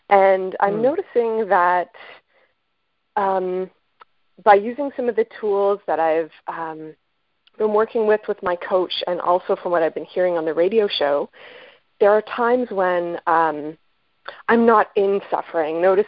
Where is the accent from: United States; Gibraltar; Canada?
Canada; Ottawa, Ontario; I'm from Ottawa.